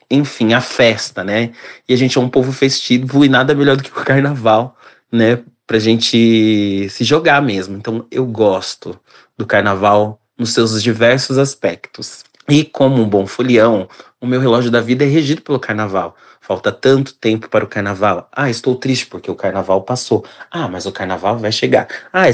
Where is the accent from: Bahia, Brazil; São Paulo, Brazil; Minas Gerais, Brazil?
São Paulo, Brazil; Santo André; sou da região sudeste, eu sou de São Paulo, mais precisamente da cidade de Santo André.